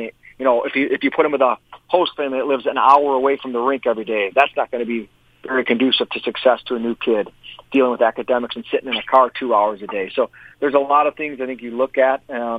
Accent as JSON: {"language": "English", "town": "Chicago", "region": "Illinois", "country": "United States", "said": "I was from Chicago. I am from Chicago, and I left home at, you know, my senior year in high school to play in the USHL"}